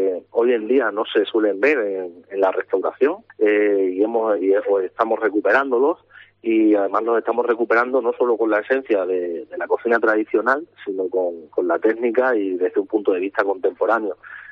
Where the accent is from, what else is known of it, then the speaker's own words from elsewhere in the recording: Malpartida, Extremadura, Spain; Yo soy de Malpartida, ¿sí? Y en Malpartida las charcas